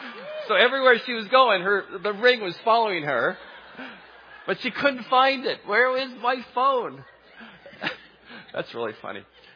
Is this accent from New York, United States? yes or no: no; California, United States; I grew up in the Bay Area in California.